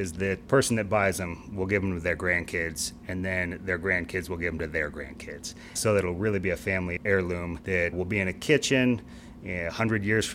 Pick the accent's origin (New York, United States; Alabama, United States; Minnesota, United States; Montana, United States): Montana, United States; Billings; Well, I was born and raised in Billings. And my wife grew up on a ranch outside of Fox. Got a lot of family here, and we decided to come back when we had kids and raise them here.